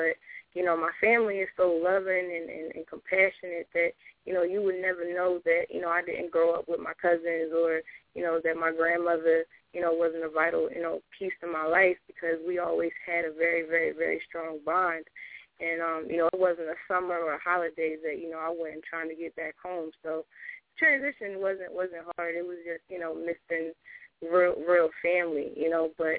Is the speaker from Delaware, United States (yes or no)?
yes; Delaware, United States; also born or lived in Oklahoma City; I rep Delaware because I grew up there, but I am from Oklahoma City, so I definitely always got to shout out the home team.